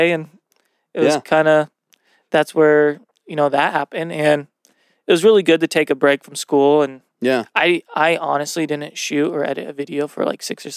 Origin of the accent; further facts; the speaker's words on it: Seattle, Washington, United States; also born or lived in Nampa, Idaho; And I'm from Seattle.